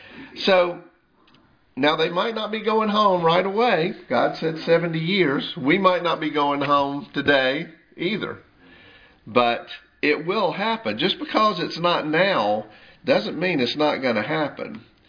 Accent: Atlanta, Georgia, United States; When I'm away from North Georgia, I grew up here, native Atlantan. When I'm away from North Georgia and these rolling Appalachian hills and pine trees, I miss it.

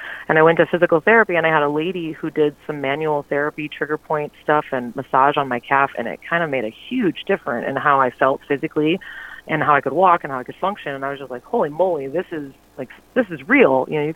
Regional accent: Detroit, Michigan, United States; moved away as an adult; now in California, United States; I'm originally from Detroit area of Michigan. And I moved to California in 2014

